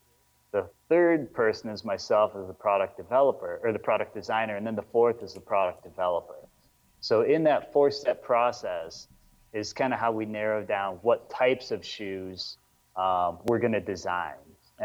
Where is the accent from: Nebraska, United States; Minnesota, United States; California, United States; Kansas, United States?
Minnesota, United States; I'm from Minnesota.